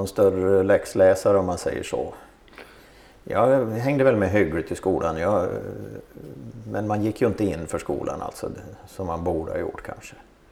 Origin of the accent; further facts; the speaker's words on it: Västra Götaland County, Sweden; also born or lived in Axvalla; Jag kommer från Dalsland från första början.